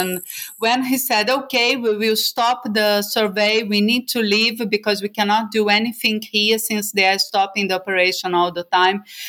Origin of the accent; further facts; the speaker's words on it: Rio de Janeiro, Brazil; moved away as an adult; now in Norway; I live in Norway, in a small island with only 10,000 people. So it's very different from where I'm from, Rio de Janeiro, big city in Brazil.